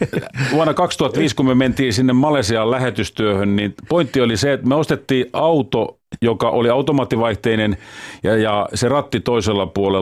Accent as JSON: {"language": "Finnish", "town": "Janakkala", "region": "Kanta-Häme", "country": "Finland", "tie": "born or raised there", "said": "No siis mä oon kotosin tuosta Janakkalasta, eli siitä Hämeenlinnan kupeesta. No ihan, niin. Ihan ja semmoinen hämäläinen maalaispoikahan mä oon. Ja koti oli kristitty koti, että mulla on ollut ihan lapsuudesta lähtien vahva kristillinen vaikutus."}